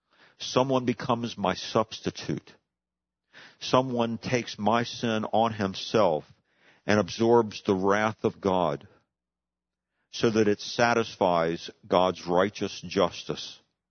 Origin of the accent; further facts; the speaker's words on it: Hagerstown, Maryland, United States; The church that I grew up in back in Hagerstown, Maryland, on occasion would invite guest speakers